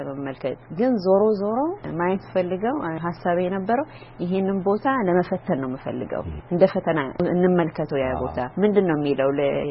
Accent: Addis Ababa, Ethiopia; እኔ አዲስ አበባ ሾላ የካሚካኤል እዛ አካባቢ ነው ያደኩት።

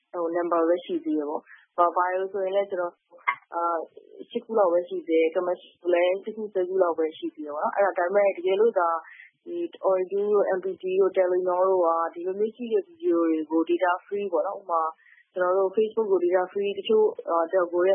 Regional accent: Yangon, Yangon Region, Myanmar; ကျွန်တော်ဆိုရန်ကုန်မှာပဲမွေးရန်ကုန်မှာပဲကြီး

